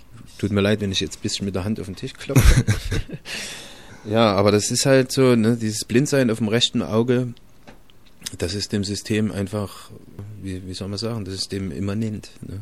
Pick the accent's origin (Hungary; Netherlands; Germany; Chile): Germany; East Germany; ich habe natürlich eine DDR-Biografie, ich habe eine DDR-Vergangenheit.